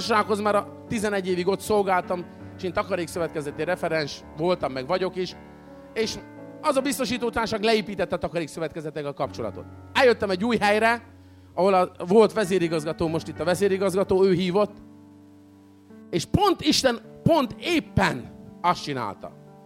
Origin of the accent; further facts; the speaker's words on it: Miskolc, Borsod-Abaúj-Zemplén, Hungary; És én miskolci vagyok, ez Miskolc mellett